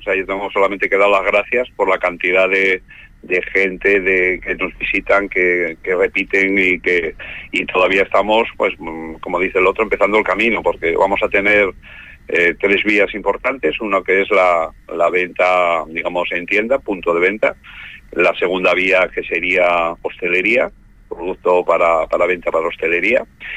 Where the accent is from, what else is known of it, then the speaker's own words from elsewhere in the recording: Asturias, Spain; en Asturias tenemos muchísima fama también por nuestros quesos, que son muy específicos.